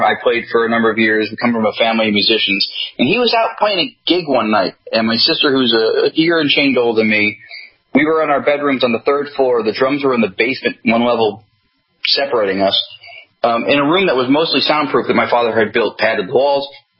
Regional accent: New Jersey, United States; also born or lived in Los Angeles; So I'm from New Jersey, which is where I am back living now. But at the time I began doing anything with paranormal stuff, I was living in Los Angeles for 14 years.

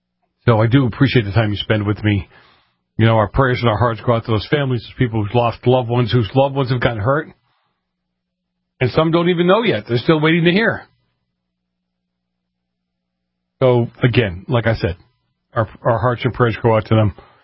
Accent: Boston, Massachusetts, United States; And when I grew up in Boston, you had the people that were just coming, just came in off the boat, so to speak.

